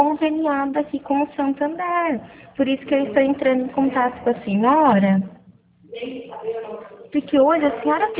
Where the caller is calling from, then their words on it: Araras, São Paulo, Brazil; Olha, hoje eu estou aqui em Araras, tá? Aqui no interior de São Paulo.